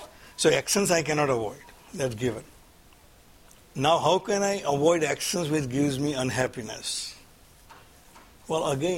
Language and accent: English; Surat, Gujarat, India; My parents actually come from Randher. I grew up in Surat.